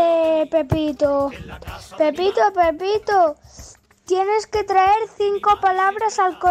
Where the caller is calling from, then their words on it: Palma, Balearic Islands, Spain; de Palma de Mallorca.